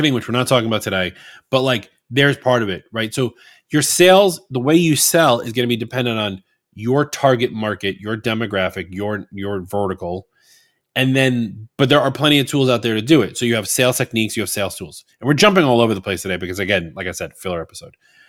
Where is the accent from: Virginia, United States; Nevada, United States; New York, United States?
New York, United States; Like, we've talked about the fact that I'm from New York. I like mentioning it a lot. Like, I'm a New Yorker through and through.